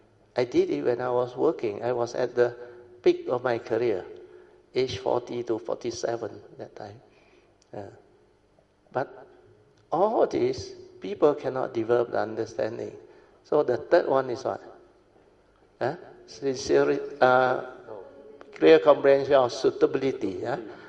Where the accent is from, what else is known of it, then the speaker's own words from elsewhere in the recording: Alor Setar, Kedah, Malaysia; Well, my hometown is Alostar.